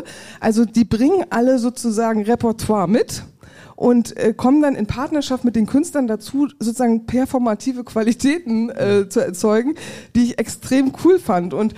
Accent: Rostock, Mecklenburg-Vorpommern, Germany; born there; Ich bin quasi ja auch eine Rückkehrerin, obwohl ich gebürtige Rostockerin bin und mich natürlich nicht als Rückkehrerin in die Lausitz bezeichnen würde, sondern als Zugezogene.

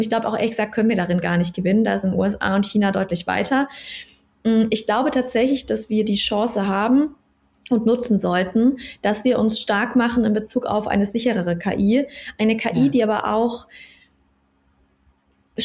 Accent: Bavaria, Germany; ich bin ja aus Bayern, ich lebe in Bayern

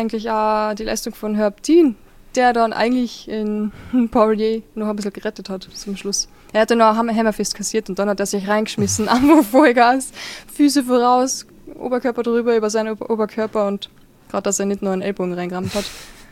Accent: Carinthia, Austria; ja, ich komme aus Kärnten.

